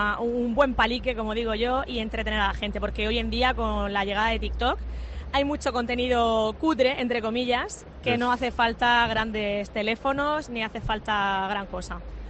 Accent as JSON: {"language": "Spanish", "region": "Region of Murcia", "country": "Spain", "said": "para darle voz a mi región de Murcia, que yo soy súper abanderada de mi región por toda España"}